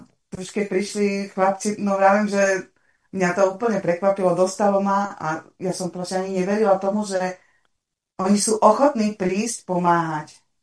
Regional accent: Detva, Banská Bystrica Region, Slovakia; Detviančanka, ako zvyknem vraviť, že mám doteraz nožík v sáre. Ale no, v podstate som Slovák, no. Ja sa cítim Slovák

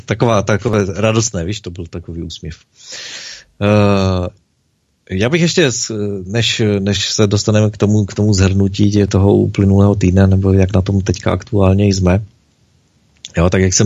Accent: Moravia, Czechia; also born or lived in Prague; koupili malinký domeček se zahradou v zahradkářské kolonii v mém rodném městě na Moravě.

